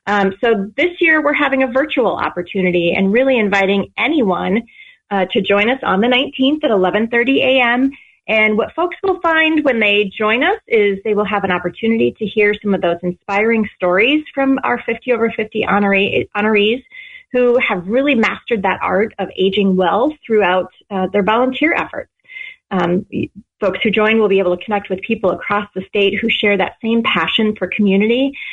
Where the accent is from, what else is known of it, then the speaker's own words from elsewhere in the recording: South Dakota, United States; I was born and raised in South Dakota, so I'm just across the border.